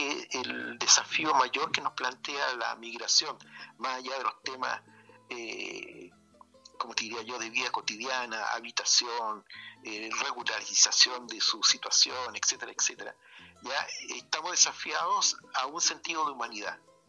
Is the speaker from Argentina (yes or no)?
no; Iquique, Tarapacá, Chile; sí, ok, somos chilenos, somos tarapacaños, somos iquiqueños